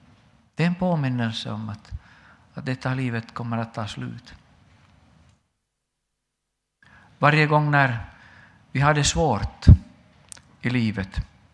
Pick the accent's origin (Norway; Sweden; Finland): Finland; åtminstone hemma i Finland, har blivit en helg där många går till gravarna